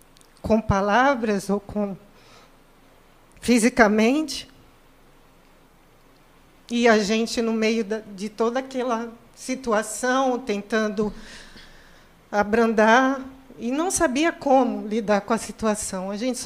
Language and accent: Portuguese; São Paulo, Brazil; Era uma casa de andar em São Paulo. Sou paulistana.